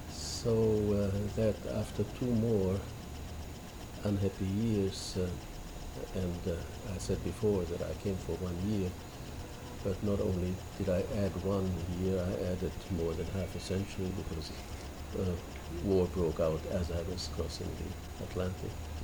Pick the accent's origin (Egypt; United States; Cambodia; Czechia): Czechia; born there; English is a second language; I was born in Czechoslovakia, and my father, who taught at the Charles University in Prague, was an art historian, although that was not the subject he taught.